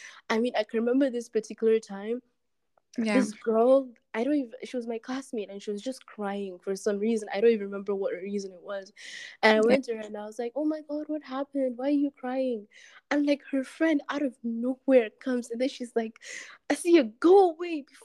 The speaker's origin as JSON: {"language": "English", "country": "Nigeria", "said": "when I told them I'm from Nigeria"}